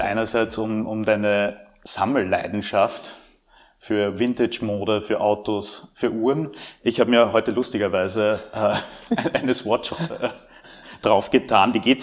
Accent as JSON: {"language": "German", "region": "Carinthia", "country": "Austria", "said": "Flutlicht fahren bei uns in Kärnten."}